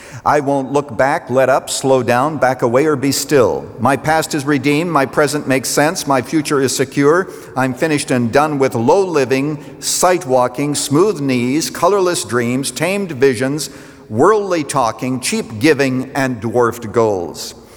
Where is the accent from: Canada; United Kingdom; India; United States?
Canada; when I was growing up in Canada